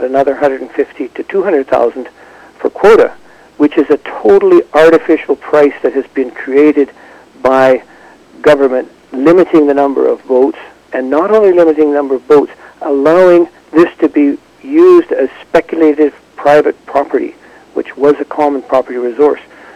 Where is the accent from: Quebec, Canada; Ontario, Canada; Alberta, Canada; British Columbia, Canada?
British Columbia, Canada; Campbell River; I was growing up in Campbell River and real men were either loggers or fishermen.